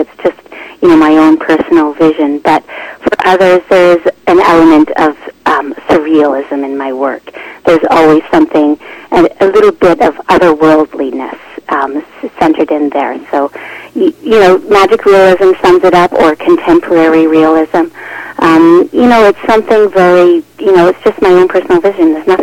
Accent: British Columbia, Canada; I'm from Vancouver Island, growing up on a lake surrounded by the ocean

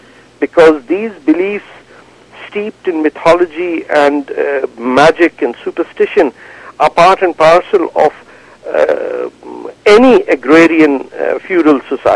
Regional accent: Karachi, Sindh, Pakistan; moved away as an adult; I was born in Karachi.

